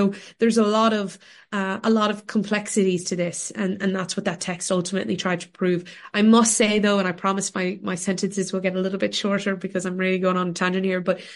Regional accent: United States; now in Ireland; We grew up in the States. We moved back to the west coast of Ireland in a small village called Shrewl in 1994.

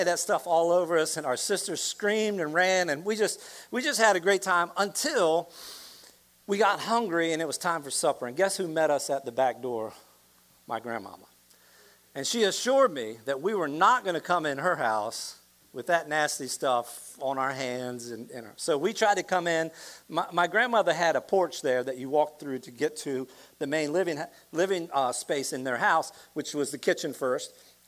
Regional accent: Laurel, Delaware, United States; Literally, I grew up on Central Avenue in my hometown in Laurel, Delaware.

